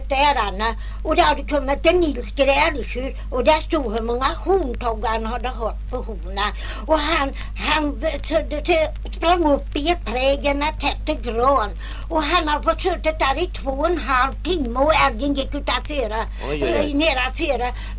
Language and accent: Swedish; Sväntar, Sweden; born there; Nej, jag är född i Sväntar.